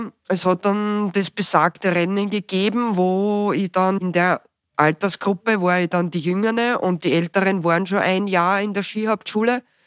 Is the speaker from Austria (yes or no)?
yes; Neusiedl bei Pernitz, Lower Austria, Austria; dann bin ich in Neusiedl bei Pernitz aufgewachsen, habe dort mein letztes Kindergartenjahr Volksschule verbracht